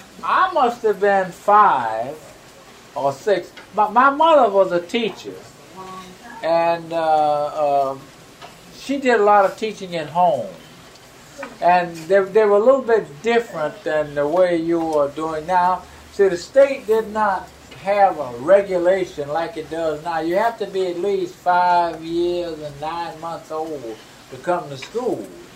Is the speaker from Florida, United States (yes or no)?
yes; Florida, United States; born there; Well, I was born in Florida. Well, I mean, my people were the ones from South Carolina and then Georgia.